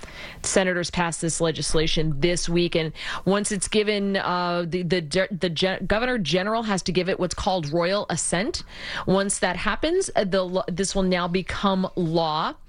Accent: United States; well, yeah, most Americans, we do that with our own anthem.

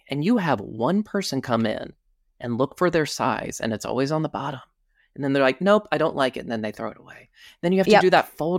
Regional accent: Virginia, United States; now in New York, United States; yeah, I'm from Virginia.

